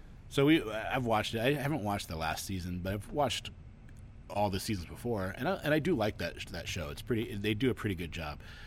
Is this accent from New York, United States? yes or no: no; Seattle, Washington, United States; we grew up in the Seattle suburbs of Seattle, and it was in Seattle.